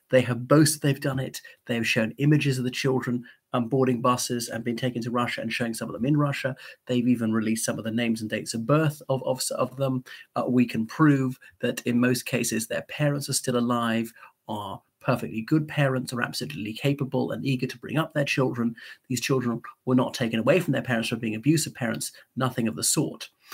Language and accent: English; Ireland; from Ireland, so welcome back to my channel once again.